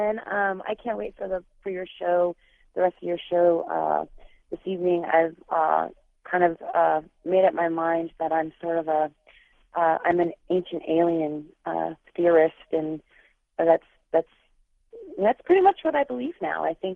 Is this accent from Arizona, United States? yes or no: yes; Tucson, Arizona, United States; I'm actually from Tucson